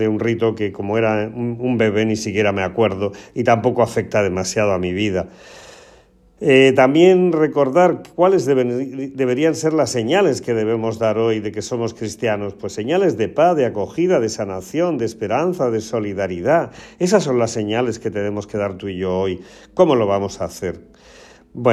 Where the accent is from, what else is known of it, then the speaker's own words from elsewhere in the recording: Porcuna, Andalusia, Spain; hoy es la gran romería, la gran fiesta de la Virgen de Alarilla en mi pueblo de Porcuna.